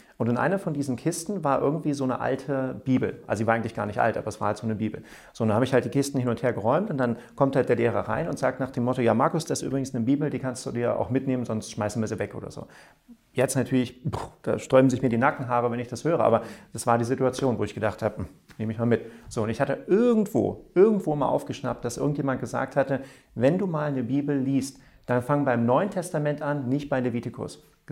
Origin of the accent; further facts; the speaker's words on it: Germany; born there; Also ich bin in Deutschland geboren, meine Eltern sind auch Deutsche